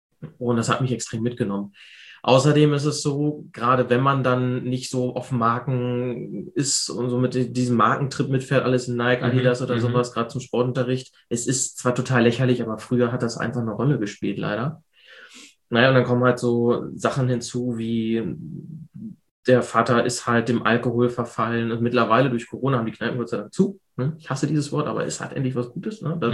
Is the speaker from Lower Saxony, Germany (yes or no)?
yes; Hanover, Lower Saxony, Germany; Ich komme aus der Hannover Großstadt, direkt innen drin.